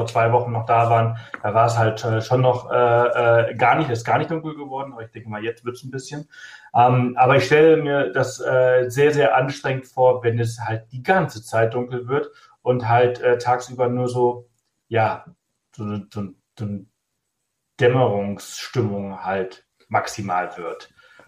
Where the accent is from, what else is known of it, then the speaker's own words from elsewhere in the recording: Balearic Islands, Spain; now in Germany; also ich komme ja aus Mallorca und ich bin die Sonne wirklich gewohnt, also ich bin ja damit aufgewachsen.